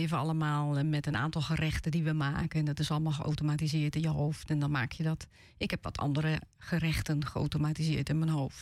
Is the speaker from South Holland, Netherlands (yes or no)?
yes; South Holland, Netherlands; also born or lived in Utrecht; now in West-Friesland, Netherlands; En ik ben Zuid-Hollander, hè, zeg maar normaal, terwijl ik nog net in Utrecht geboren ben.